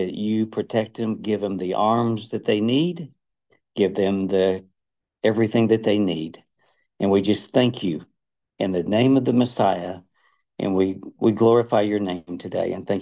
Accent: Texas, United States; Lord, I'm from the United States. I'm from the country of Texas.

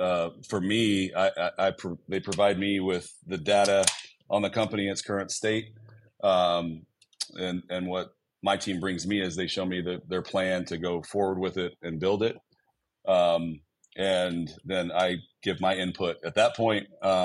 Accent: Oklahoma, United States; now in Houston, United States; Well, I live in Houston, Texas. I grew up in Oklahoma.

